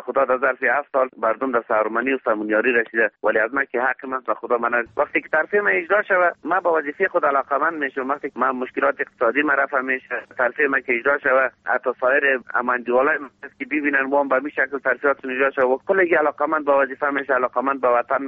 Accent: Ghazni, Afghanistan; چون ولایت ما ولایت آسیب‌پذیر هم است.

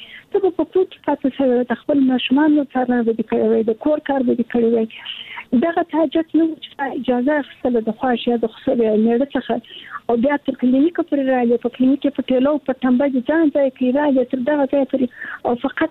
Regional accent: Kandahar, Afghanistan; زموږ په وخت کې زه د کندهار یم

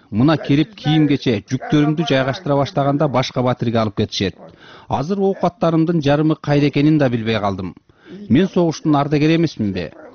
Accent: Karakol, Issyk-Kul Region, Kyrgyzstan; Өмүрүм караколдо өттү. Синип калдым бул жерге. Бул мекенимден эч жага кете албайм.

